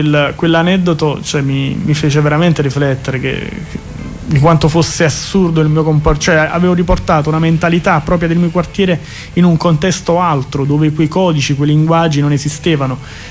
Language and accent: Italian; Naples, Campania, Italy; sono cresciuto a Scampia, quindi in un mondo nel mondo.